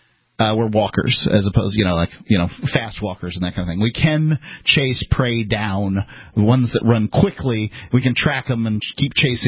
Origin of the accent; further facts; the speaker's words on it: the South, United States; I'm from the South, and barbecue has sugar, is a sauce that has sugar in it and vinegar in it.